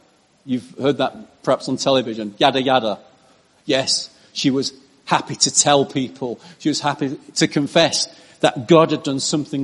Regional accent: England, United Kingdom; it's quite foreign to us as English, as an English person, particularly. because English people tend to have come from a culture which are reserved.

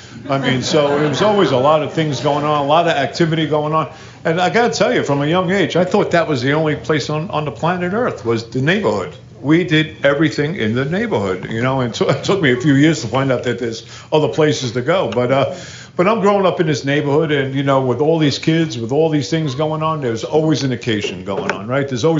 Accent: New Jersey, United States; I come from Jersey. I'll give you a little visual. Me and Mary Beth, we live 60 miles south of New York City on the Jersey Shore. Beautiful area. Locals, Chamber of Commerce, like to call it the Irish Riviera.

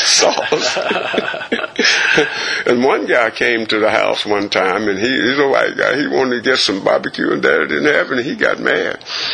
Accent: Davao, Davao Region, Philippines; born there; This was before I was born. So I was born in Davao.

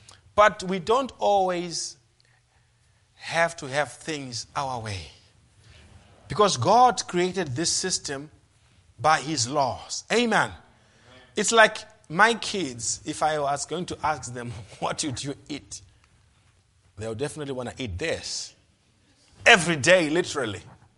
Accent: United States; Because I know food is very personal to me as an American.

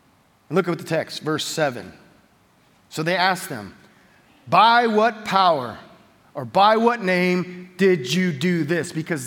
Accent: Cleveland, Ohio, United States; This would be like me, you guys know I'm from Cleveland, right?

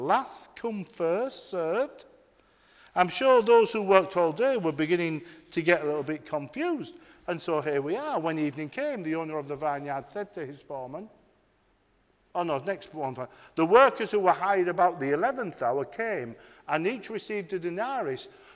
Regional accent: United Kingdom; You know, as British people, we are unique.

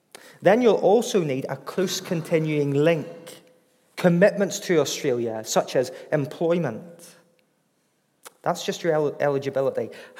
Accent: Northern Ireland, United Kingdom; I'm from Northern Ireland. It's a different type of English where I'm from.

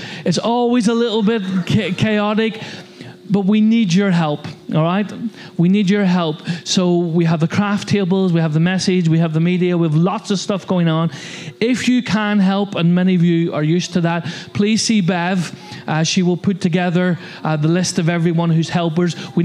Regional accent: Ireland; I know I'm Irish, but I thought that was fairly obvious.

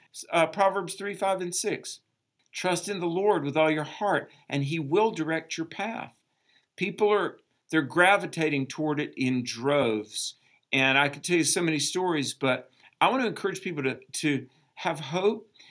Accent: the South, United States; accent: Southern; I have a Southern accent because I was born in the South.

